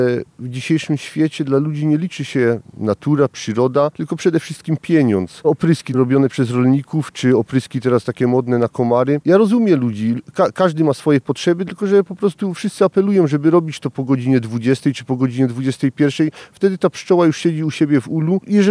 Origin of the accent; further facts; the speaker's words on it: Kuźnia Raciborska, Silesian Voivodeship, Poland; Jestem pszczelarzem z Kuźni Raciborskiej.